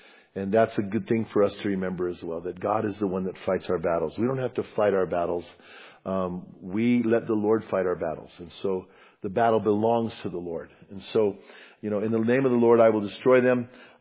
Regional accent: Bernalillo, New Mexico, United States; there was giant fields of alfalfa fields all around where I lived, where I grew up in Bernalillo.

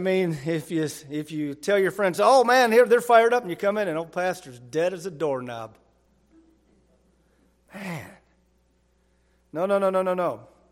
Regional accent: Michigan, United States; My hometown's Michigan.

